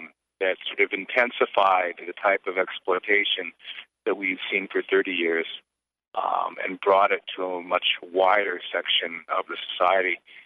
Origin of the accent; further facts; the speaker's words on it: Cleveland, Ohio, United States; a visit I made to my hometown of Cleveland.